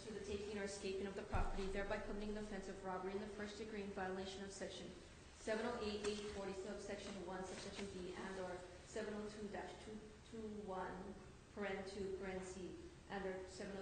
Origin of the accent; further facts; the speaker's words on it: Hawaii, United States; And that's when I said, yeah, I'm Hawaiian.